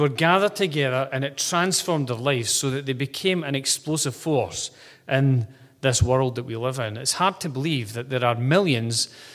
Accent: Scotland, United Kingdom; It's a good Scottish word, actually. It's actually a Hebrew word, ruach. But when we're Scottish, we can say that really well.

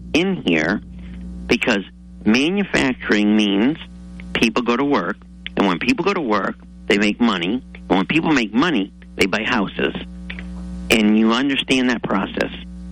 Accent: Norwich, Connecticut, United States; also born or lived in Florida; because I'm from Norwich. I came back here. I lived in Florida 26 years.

